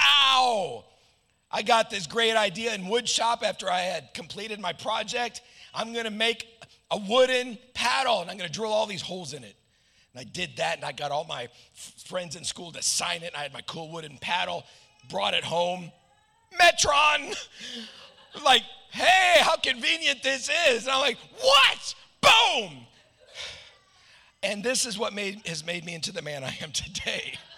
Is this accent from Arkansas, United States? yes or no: yes; Omaha, Arkansas, United States; also born or lived in Chicago, United States; We moved from Chicago to Omaha, Arkansas. You know, millions of people to 191 people in Omaha, Arkansas.